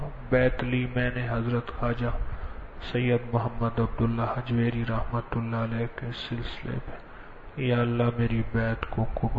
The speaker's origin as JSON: {"language": "Urdu", "town": "Karachi", "region": "Sindh", "country": "Pakistan", "said": "میں کراچی سے آیا ہوں."}